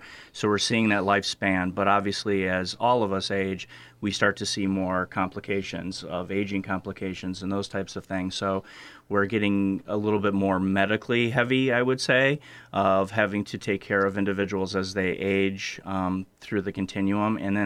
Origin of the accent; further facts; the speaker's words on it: Elgin, Illinois, United States; I grew up locally in Elgin and went to Northern Illinois University